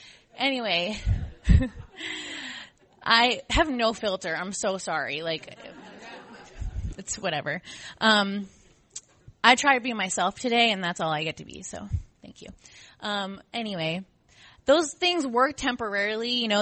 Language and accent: English; New Jersey, United States; I grew up in New Jersey, and I'm Italian and Jewish.